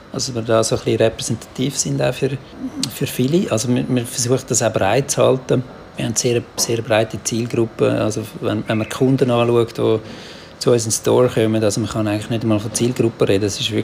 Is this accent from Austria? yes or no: no; Switzerland; Wir sind 3 Schweizer, aber auch ein Holländer und ein Österreicher gsi, die Question gegründet haben.